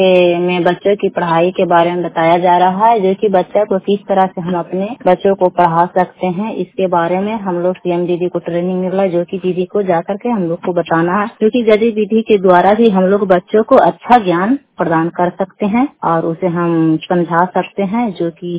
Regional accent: Bholi, Bihar, India; और मैं नालंदा जिला नहानासा ब्लॉक और पंचायत कछियामा और ग्राम भोली के रहने वाली हैं

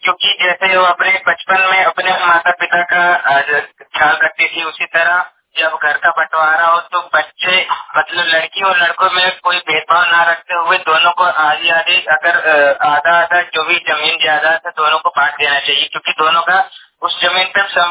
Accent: Uttar Pradesh, India; मैं चित्रपासी सिद्धार्थ नगर का रहने वाला हूँ।

